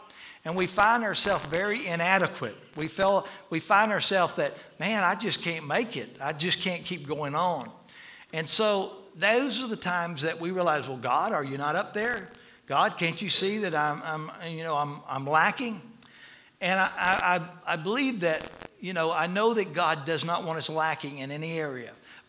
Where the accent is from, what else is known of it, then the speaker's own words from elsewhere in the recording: Florida, United States; know, I grew up in Florida, and there's just lakes everywhere.